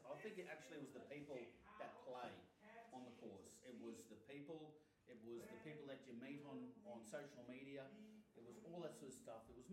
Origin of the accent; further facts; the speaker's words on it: Brisbane, Queensland, Australia; Yep, so I travel from Brisbane, Queensland, Australia.